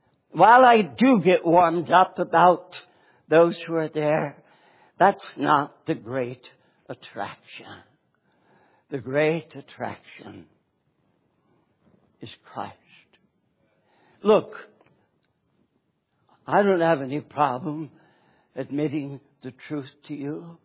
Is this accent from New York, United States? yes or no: yes; Schenectady, New York, United States; I grew up in Schenectady, New York, and one of my jobs as a boy was to take out the garbage.